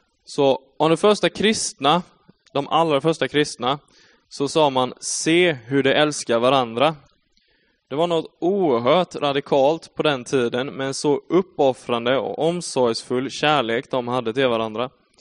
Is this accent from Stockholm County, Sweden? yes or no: no; Skillingaryd, Jönköping County, Sweden; Jag är född och uppvuxen här i Skillingaryd. Just nu så jobbar jag på industri och som lärarvikarie på högstadiet här borta bland annat.